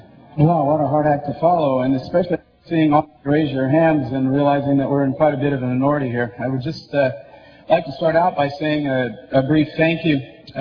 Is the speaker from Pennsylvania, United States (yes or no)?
no; Kansas, United States; You might have noticed with my accent just a moment ago that I'm not exactly a Minnesotan. I'm trying very hard. Don't you know? Yeah. You know, I can do some of those things, but no, I'm just a Kansas farm boy, basically.